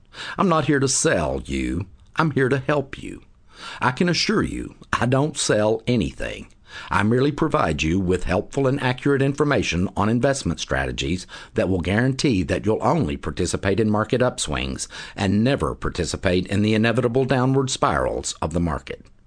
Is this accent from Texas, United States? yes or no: yes; Texas, United States; born and raised in Texas, and working with clients right here in the Dallas-Fort Worth Metroplex and all over the rest of this big old Lone Star State